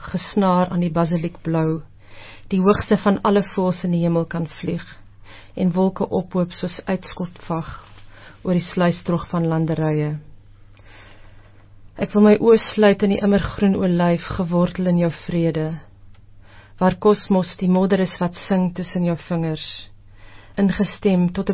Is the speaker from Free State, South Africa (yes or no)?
yes; Free State, South Africa; Destyds waar ek groot geword op die Vrystaat se platteland in die Noordweste, was dit altyd mooi weer en warm oor die radio.